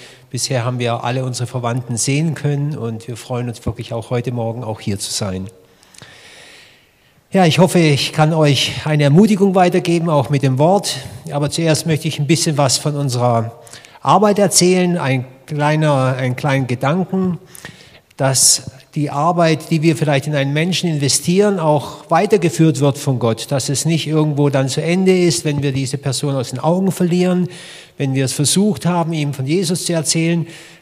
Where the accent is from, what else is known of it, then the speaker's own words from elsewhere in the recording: Villingen-Schwenningen, Baden-Württemberg, Germany; also born or lived in Russia; Ich bin gebürtiger Schwenninger und ich bin hier auch vor 35 Jahren zum Glauben gekommen.